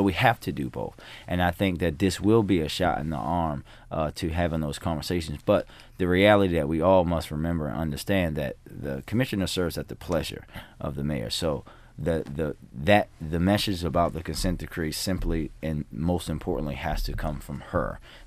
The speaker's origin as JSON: {"language": "English", "town": "Baltimore", "region": "Maryland", "country": "United States", "tie": "born or raised there", "said": "I know this from growing up in Park Heights and just being on both sides of the fence, so to speak."}